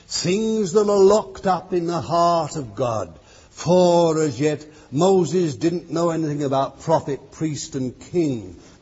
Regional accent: Bethnal Green, London, United Kingdom; born there; I've told you before, I was born in Bethnal Green.

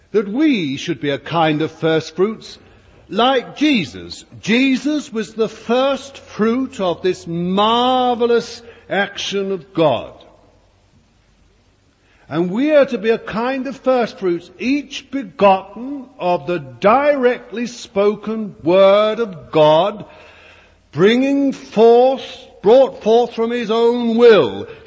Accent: Bethnal Green, London, United Kingdom; born there; I was born in Bethnal Green.

